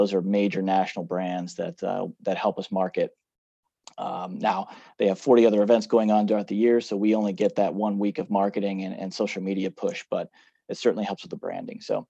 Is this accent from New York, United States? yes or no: no; St. Louis, Missouri, United States; So I started in minor league baseball in St. Louis, which is my hometown.